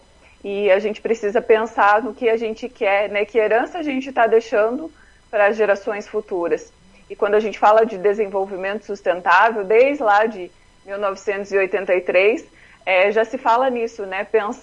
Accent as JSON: {"language": "Portuguese", "region": "Paraná", "country": "Brazil", "lives_now": "Curitiba, Brazil", "said": "interior do Paraná, mas já estou em Curitiba já faz um tempinho."}